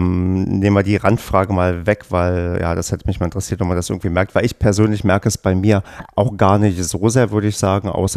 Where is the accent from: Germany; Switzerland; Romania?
Germany; East Germany; Und ich bin ja im Osten mit Tennis groß geworden